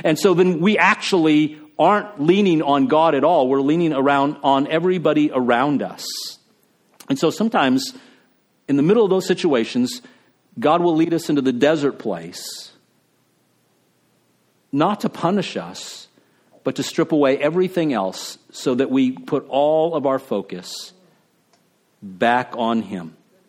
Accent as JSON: {"language": "English", "town": "El Paso", "region": "Texas", "country": "United States", "tie": "born or raised there", "said": "my wife, you know, she grew up in Minnesota, and I grew up in El Paso, Texas, out in the desert, you know?"}